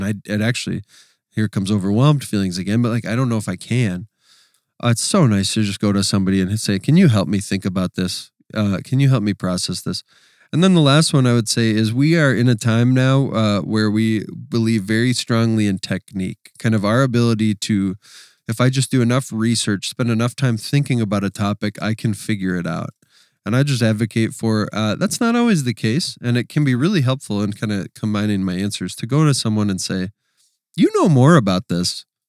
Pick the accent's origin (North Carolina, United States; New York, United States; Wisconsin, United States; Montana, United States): Wisconsin, United States; accent: Wisconsin; obviously versus like my Wisconsin accent, right?